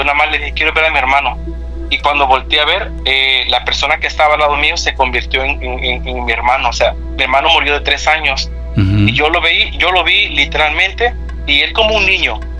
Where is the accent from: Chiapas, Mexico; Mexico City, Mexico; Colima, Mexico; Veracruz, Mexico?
Chiapas, Mexico; now in Omaha, United States; estamos aquí en Omaha, Nebraska, Estados Unidos, y soy del estado de Chiapas